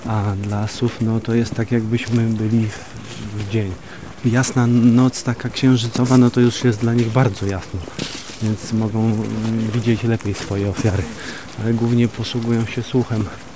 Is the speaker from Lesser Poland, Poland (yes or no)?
yes; Lesser Poland, Poland; Jestem spod Proszowic z Małopolski.